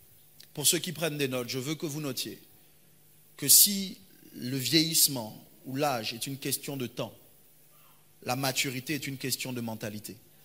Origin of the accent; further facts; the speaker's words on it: Port-Gentil, Ogooué-Maritime, Gabon; J'ai grandi à Port-Gentil, j'ai marché dans les rues de Port-Gentil, j'ai appris à Raponda, école mixte Raponda